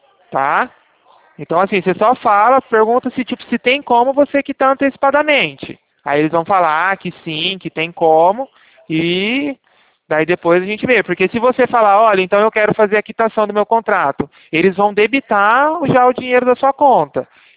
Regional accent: São Paulo, Brazil; Eu sou daqui de São Paulo.

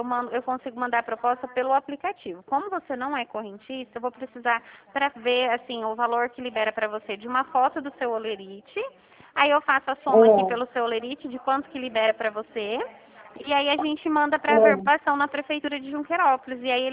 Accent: Dracena, São Paulo, Brazil; Eu sou de Dracena.

